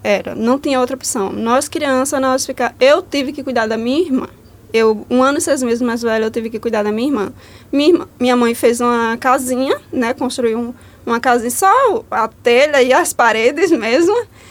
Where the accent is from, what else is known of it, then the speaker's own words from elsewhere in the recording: Branquinha, Alagoas, Brazil; Então, eu sou filha de cortadores de cana, né? Nasci em Branquinha.